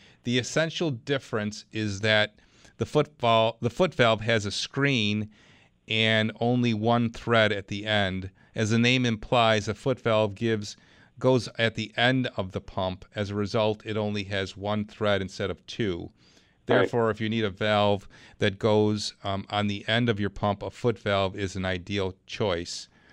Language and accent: English; Clarence, United States; Let's go to Clarence. That's my hometown.